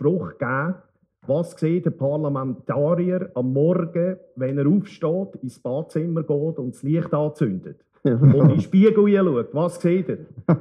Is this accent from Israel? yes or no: no; Lucerne, Switzerland; Gut, also als Luzerner erfahrener, der Wahlkampf gewöhnt ist, gegen diese Partei zu führen, muss ich sagen